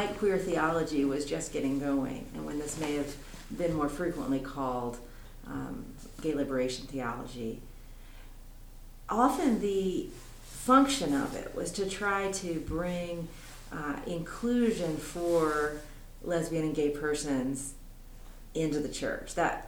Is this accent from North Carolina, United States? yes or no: yes; North Carolina, United States; now in Minnesota, United States; and I grew up on the East Coast in the North Carolina Synod of the ELCA.